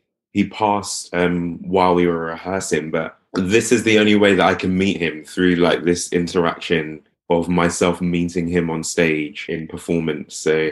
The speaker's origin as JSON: {"language": "English", "country": "United Kingdom", "said": "as a British person, a Black British person"}